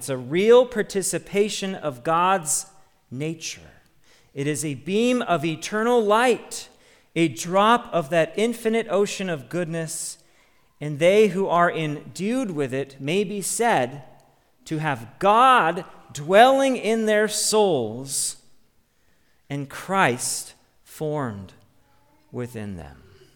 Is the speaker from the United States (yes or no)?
yes; Chicago, Illinois, United States; Growing up in the Chicago area, my family and I were very much at the heart of the church growth movement.